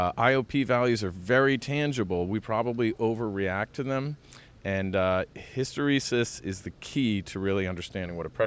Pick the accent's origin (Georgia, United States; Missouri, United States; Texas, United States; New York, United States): New York, United States; New York City; And yep, we're in my hometown of New York City.